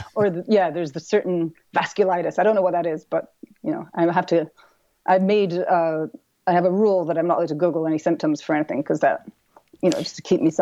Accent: Scotland, United Kingdom; growing up in Scotland and growing up in a pub, there's obviously a lot of alcohol consumption.

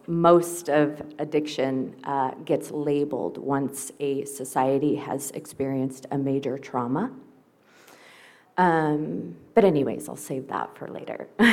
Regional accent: Los Angeles, California, United States; I am definitely an alcoholic. I'm from Los Angeles, made my way down here.

